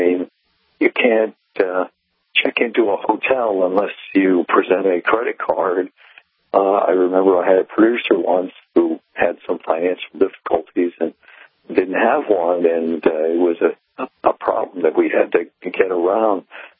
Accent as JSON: {"language": "English", "region": "Massachusetts", "country": "United States", "tie": "born or raised there", "said": "You know, I'm 16 and a half where I grew up in Massachusetts."}